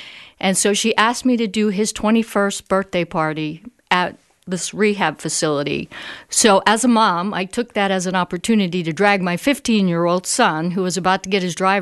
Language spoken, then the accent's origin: English; Baltimore, Maryland, United States; As a little girl growing up in Baltimore, there were snowball stands, they called them snowballs there, on every corner.